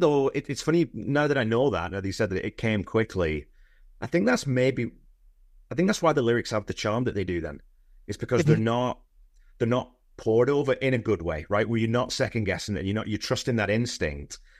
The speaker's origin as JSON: {"language": "English", "town": "Wigan", "region": "North West England", "country": "United Kingdom", "said": "Because I'm from Wigan. I'm from a coal mine inside of the Northwest."}